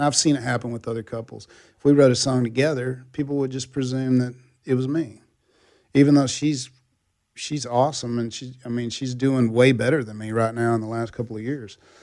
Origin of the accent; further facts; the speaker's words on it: Texas, United States; Well, and I grew up in Texas, and that's the only … cut I ever got